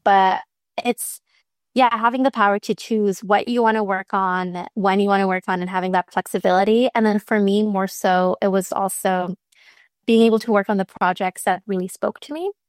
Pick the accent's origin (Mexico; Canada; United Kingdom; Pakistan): Pakistan; now in Dallas, United States; We have especially like I'm Pakistani, I'm Muslim. We have a huge South Asian Muslim population here